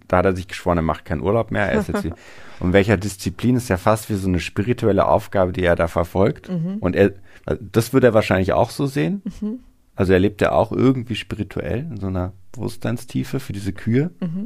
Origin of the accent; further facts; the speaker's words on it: Austria; accent: Austrian; Ja, bitte entschuldigt meine österreichische Mundart